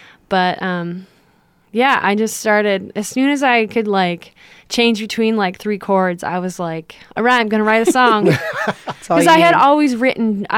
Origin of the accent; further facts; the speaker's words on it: New York, United States; Yeah, I'm originally from New York.